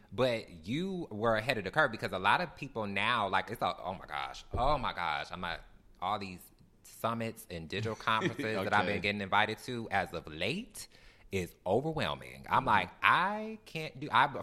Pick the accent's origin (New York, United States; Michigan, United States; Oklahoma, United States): Michigan, United States; Detroit; I'm originally from Detroit, 313, born and raised.